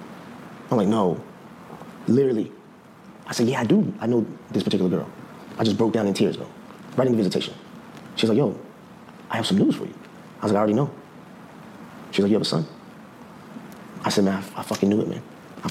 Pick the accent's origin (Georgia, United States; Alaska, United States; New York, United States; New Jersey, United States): Georgia, United States; Atlanta; I'm from Atlanta, born in Atlanta, bro.